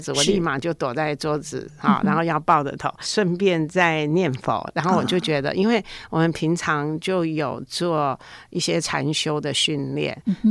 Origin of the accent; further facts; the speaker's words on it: Hualien, Hualien County, Taiwan; 我们花莲人嘛，刚开始嘛哈、我们习惯了